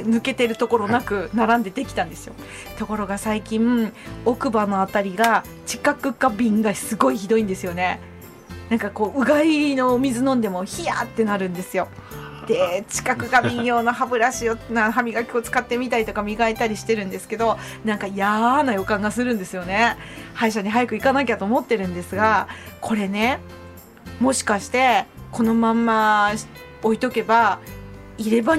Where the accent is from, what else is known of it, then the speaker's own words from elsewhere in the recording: Takamatsu, Kagawa, Japan; 私の実家の高松でも6月というと学校で歯科検診があって